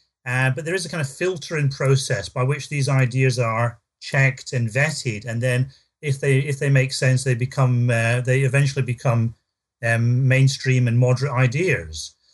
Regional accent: South Africa; also born or lived in United Kingdom; I guess part of my early experience of growing up in South Africa probably played an important role

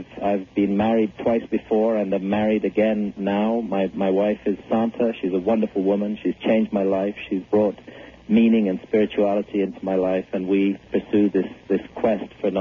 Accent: South India, India; also born or lived in Edinburgh / North of England; now in United Kingdom; I lived in India as a child. My father is a medical doctor, and we lived in southern India. I went to university in the north of England

